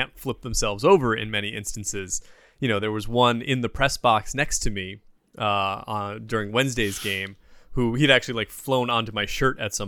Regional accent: New Jersey, United States; Like, you know, growing up in New Jersey, we had cicadas

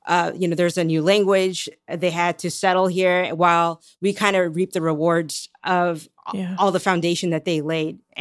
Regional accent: California, United States; Yeah, so I'm from the Bay Area in California. Nice. So I was born there, but my parents are originally from Pakistan.

